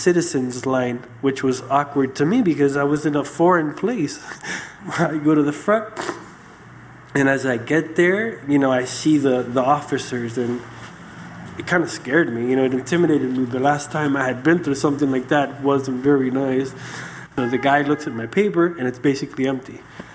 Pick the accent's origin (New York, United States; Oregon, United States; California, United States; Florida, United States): Florida, United States; Miami; now in Chile; And the weather has been horrible for me growing up in Miami, so close to the equator. I have never bought a scarf.